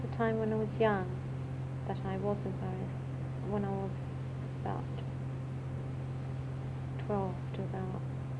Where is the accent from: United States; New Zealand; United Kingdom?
United Kingdom; I'm not English, but I'm British.